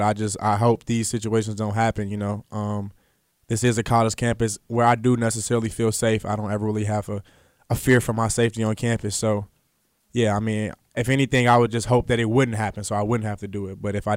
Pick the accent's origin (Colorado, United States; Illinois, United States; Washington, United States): Illinois, United States; Chicago; growing up in Englewood, Chicago, I mean, I've had certain instances where I've been in the wrong place at the wrong time.